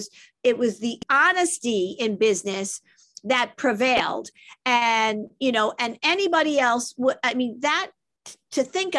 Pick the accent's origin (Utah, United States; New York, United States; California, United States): New York, United States; also born or lived in Brooklyn; because I was born in Brooklyn, you know, and I raised, you know, in Long Island and New York City